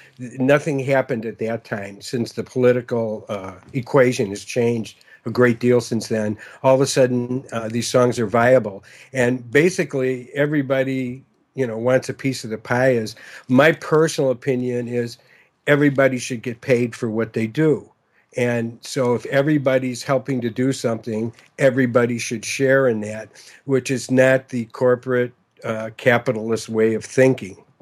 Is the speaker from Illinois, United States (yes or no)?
yes; Chicago, Illinois, United States; Well, you know, I'm from Chicago originally. The vote early, vote often city.